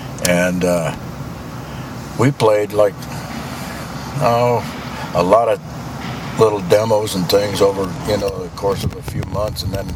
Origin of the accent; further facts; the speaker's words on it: Denver, Colorado, United States; moved away as an adult; now in Nashville, United States; Denver, Colorado.